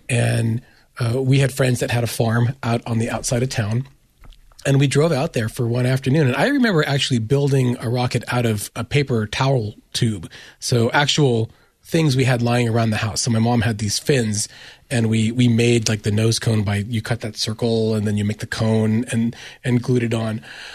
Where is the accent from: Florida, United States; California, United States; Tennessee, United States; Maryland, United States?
California, United States; Stockton; So I grew up in Central California, not Los Angeles. So in the dead center of the Central Valley in Stockton.